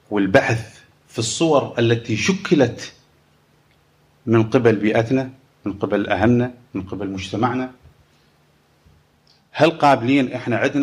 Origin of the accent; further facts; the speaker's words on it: Iraq; أنا كعراقي مثلا مسلم